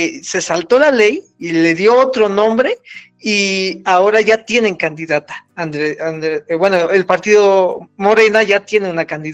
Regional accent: Mexico; como mexicano, un poco como politólogo, soy estudiante de ciencias políticas

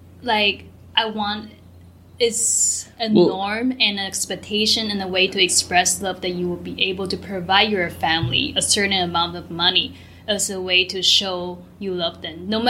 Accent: Taiwan; English is a second language; I am from Taiwan, which structure, like on the global economy structure, our salary pay scale is way less than America.

